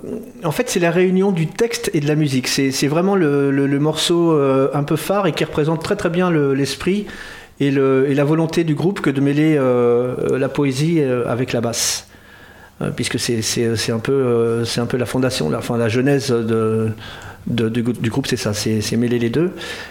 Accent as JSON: {"language": "French", "town": "Paris", "region": "Île-de-France", "country": "France", "said": "moi je suis parisien, donc j'habite là-bas depuis toujours, quasiment."}